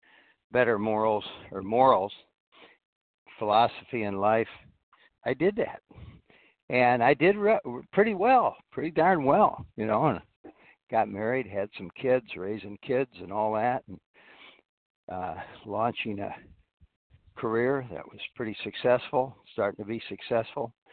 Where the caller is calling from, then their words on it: Florida, United States; Well, I'm calling from Florida. Sunny Southwest Florida